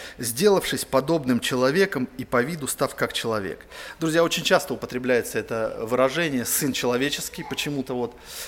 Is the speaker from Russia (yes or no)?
yes; Voronezh, Voronezh Oblast, Russia; Вы знаете, вот когда я еще рос в Воронеже, родился, и когда я вот был подросток